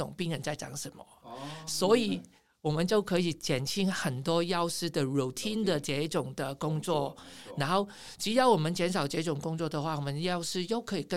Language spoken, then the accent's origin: Chinese; Hong Kong; 我是香港人哦，我错五个字是很正常的